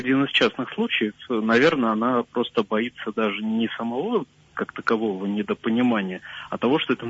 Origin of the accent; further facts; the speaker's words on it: Moscow, Russia; я из Москвы.